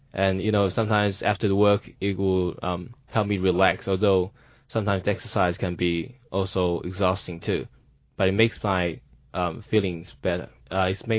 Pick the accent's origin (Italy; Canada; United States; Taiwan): Taiwan; Taipei; Well, I'm from Taipei, and I've lived there for quite a long time.